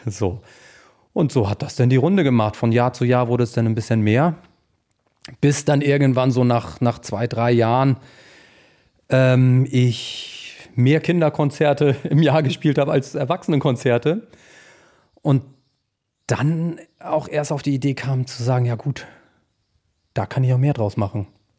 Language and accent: German; Stein, Schleswig-Holstein, Germany; Ich komme aus Stein, kleiner Ort neben La Bö.